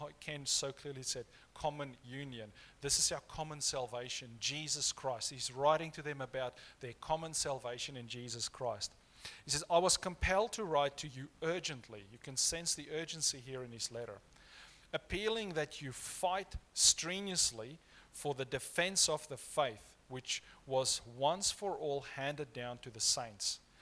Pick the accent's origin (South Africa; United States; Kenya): South Africa; I come from South Africa.